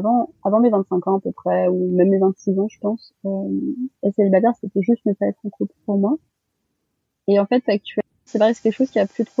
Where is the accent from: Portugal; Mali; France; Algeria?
France; born there; mes parents sont d'origine malgache. Moi, je suis née en France, donc je considère que même si mes origines sont malgaches, je suis de culture très très française, sur pas mal de points. Très occidentale, donc.